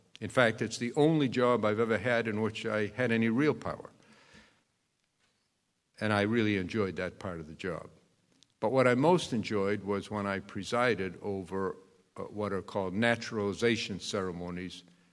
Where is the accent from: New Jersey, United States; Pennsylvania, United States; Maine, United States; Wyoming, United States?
Maine, United States; Waterville; I grew up in Waterville, and my three older brothers were very well known, not just in Waterville, but in central Maine and around the whole state